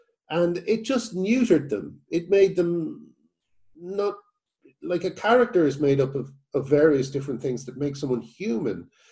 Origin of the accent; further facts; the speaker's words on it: Ireland; I grew up in Ireland, and when I was a kid, you know, I would be fairly wounded by buying British comics